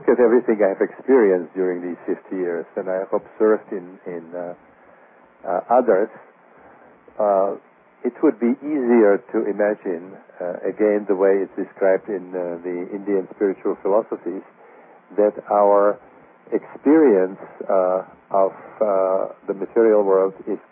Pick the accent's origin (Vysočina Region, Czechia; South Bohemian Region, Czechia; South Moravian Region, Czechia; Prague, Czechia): Prague, Czechia; English is a second language; moved away as an adult; now in United States; Well, I was born and educated in Prague.